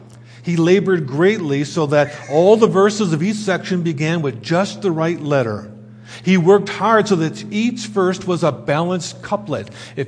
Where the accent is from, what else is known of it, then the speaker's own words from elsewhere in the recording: United States; moved away; You can tell I come originally from the States.